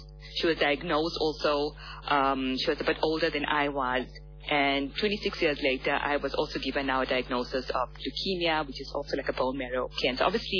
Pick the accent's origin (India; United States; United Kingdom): India; And being an Indian, I was craving samosas on that Sunday morning at 7 o'clock.